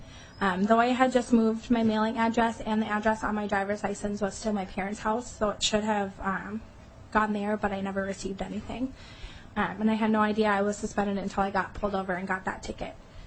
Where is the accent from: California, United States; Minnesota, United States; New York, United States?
Minnesota, United States; Otsego; born or raised there; now in Minneapolis, United States